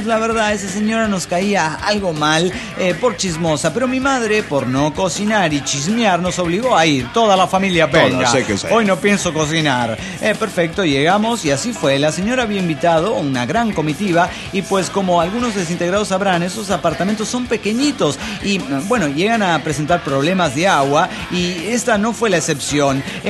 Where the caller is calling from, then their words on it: Toluca, State of Mexico, Mexico; de Toluca, México.